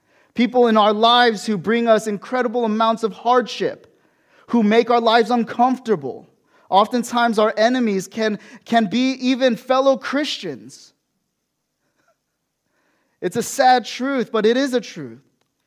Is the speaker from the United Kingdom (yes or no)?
no; United States; moved away; Obviously, I'm an American, and as I make observations of what's going on back home